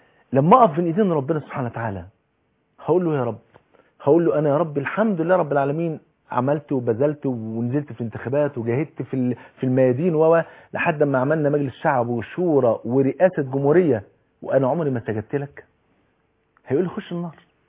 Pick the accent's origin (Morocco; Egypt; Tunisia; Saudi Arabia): Egypt; مطلوب مننا النهاردة كمصريين